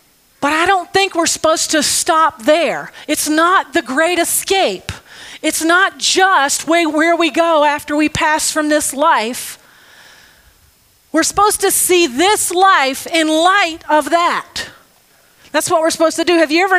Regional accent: the South, United States; because I'm a Southern girl. I was brought up in the South, and every good Southerner has sweet tea in their fridge.

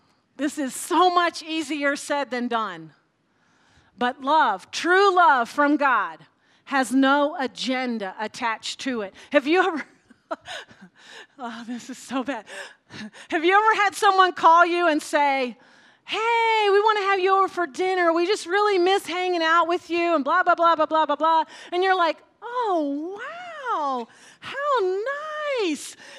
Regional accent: the South, United States; because I grew up in the South where when they talked about holiness meetings

